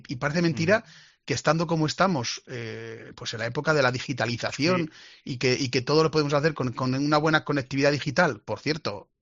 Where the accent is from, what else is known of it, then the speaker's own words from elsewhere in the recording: Azagra, Navarre, Spain; Es que hay que recordar que Navarra era pobre, que yo, que nací en el año 72, me acuerdo de mi pueblo, de Azagra, de haber gente pobre